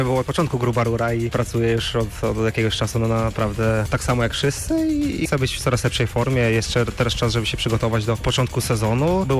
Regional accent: Białystok, Podlaskie Voivodeship, Poland; now in Poznań, Poland; W rodzinnym Białymstoku z rodziną. Dawno się z nimi też nie widziałem, jednak kawał drogi z Poznania do Białegostoku i bardziej spędziłem ten czas na Podlasiu.

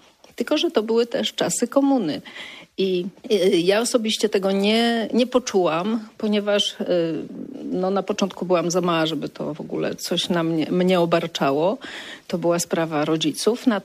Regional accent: Wrocław, Lower Silesian Voivodeship, Poland; Ja się urodziłam we Wrocławiu i Wrocław jako wielkie miasto daje duże możliwości, więc jako małe dziecko mogłam spróbować wszystkiego.

